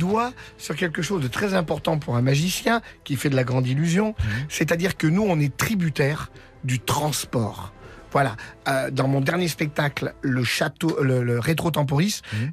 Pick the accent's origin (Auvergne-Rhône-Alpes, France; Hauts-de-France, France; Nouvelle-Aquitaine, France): Auvergne-Rhône-Alpes, France; Romans-sur-Isère; j'ai posé mes valises à côté de chez moi, à Romans.